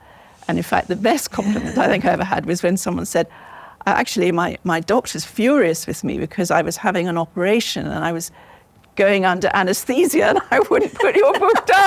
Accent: South Africa; born there; So I was born in South Africa, and my mother is South African, and again, from very kind of different backgrounds, Russian Jewish on one side, and Scottish colonialist on the other.

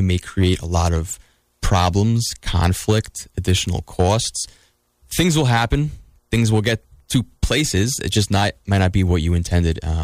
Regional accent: Long Island, New York, United States; I'm Italian. I'm from Long Island originally. She has a big family like I do.

